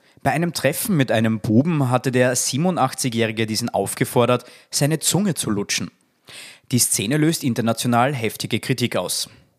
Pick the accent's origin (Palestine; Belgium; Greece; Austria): Austria; Wir kommen aus Österreich